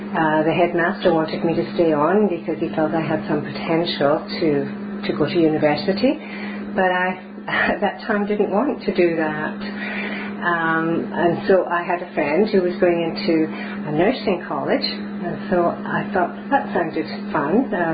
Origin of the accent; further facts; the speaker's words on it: Glasgow, Scotland, United Kingdom; also born or lived in Edinburgh; I was born in Scotland, in Edinburgh, but was brought up in Glasgow because my father was killed during the war.